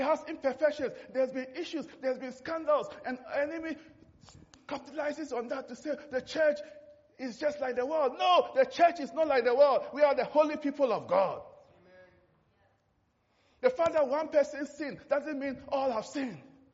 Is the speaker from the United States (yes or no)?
no; Ghana; After I had gone to Nigeria as a young intern working with a newspaper, and I found out, a guy said, where do you come from? I said, Ghana.